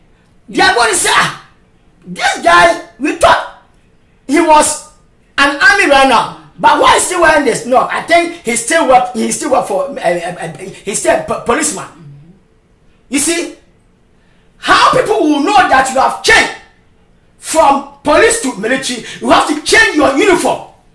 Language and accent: English; Ashanti, Ghana; first language Twi; English is a second language; now in United States; You see, I should have said this in Ashanti, Ghana language, key. But I am in America. That is why I am speaking English. I know my English is not good enough.